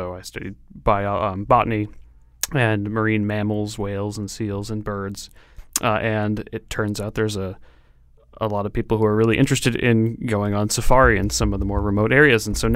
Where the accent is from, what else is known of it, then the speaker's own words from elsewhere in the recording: Connecticut, United States; now in Maine, United States; Growing up in Connecticut, it is a fantastic place to grow up and be attuned to the natural world around you.